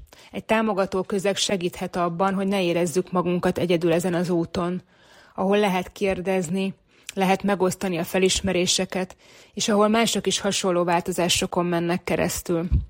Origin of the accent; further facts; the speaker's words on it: Hungary; also born or lived in Budapest; 16 év után elhagytam Budapestet, ahol akkor éltem, eladtam az akkori lakásomat, és a Balaton mellé költöztem. Oda, ahol felnőttem.